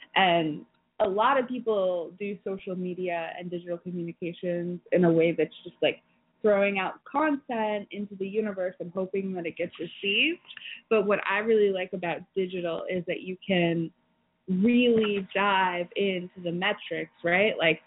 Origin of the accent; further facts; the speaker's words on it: Washington, District of Columbia, United States; I know that's got to do with the fact that I'm from Washington, D.C., and we don't actually have representation for real.